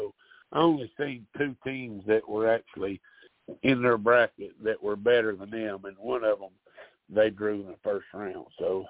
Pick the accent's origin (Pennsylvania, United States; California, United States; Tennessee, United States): Tennessee, United States; when we tell them we're from Tennessee, oh, I know where Memphis is, or I know where Nashville is. Well, we live plumb at the other end of the state.